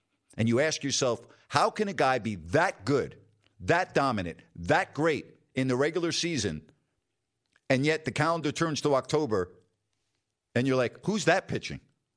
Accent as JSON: {"language": "English", "region": "New York", "country": "United States", "said": "Where are you from … ? I said, well, I'm from New York."}